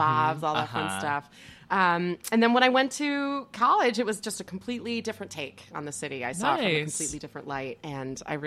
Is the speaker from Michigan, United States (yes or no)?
yes; Ann Arbor, Michigan, United States; Ann Arbor, Michigan.